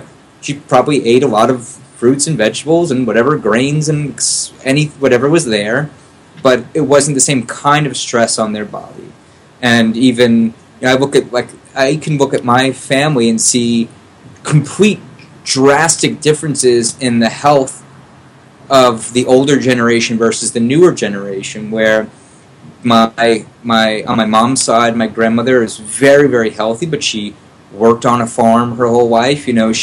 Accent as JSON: {"language": "English", "region": "New York", "country": "United States", "tie": "born or raised there", "said": "But what I'm going to say is that I smoke, and I grew up in New York, highly polluted."}